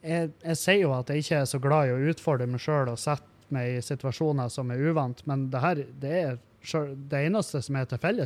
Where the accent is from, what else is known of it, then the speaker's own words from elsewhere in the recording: Halsa, Møre og Romsdal, Norway; på Halsa, for eksempel, der jeg kommer fra